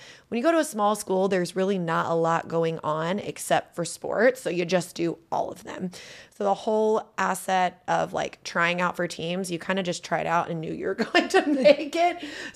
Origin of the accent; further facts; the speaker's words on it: Edinburgh, Indiana, United States; I grew up in a very, very small town called Edinburgh, Indiana. And yes, it is where the outlet mall is.